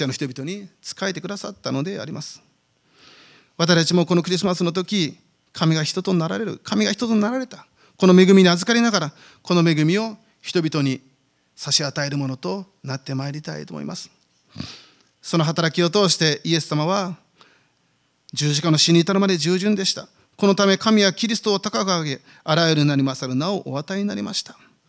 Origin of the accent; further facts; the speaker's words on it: South Korea; Japanese is a second language; 私は韓国人ですけれども、キムチは食べません。